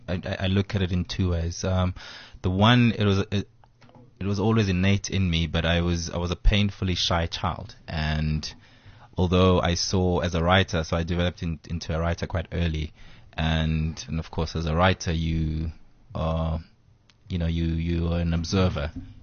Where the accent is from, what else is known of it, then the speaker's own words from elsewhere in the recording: Eastern Cape, South Africa; my father's family is quite big, but they were all in Gauteng, and we grew up in the Eastern Cape.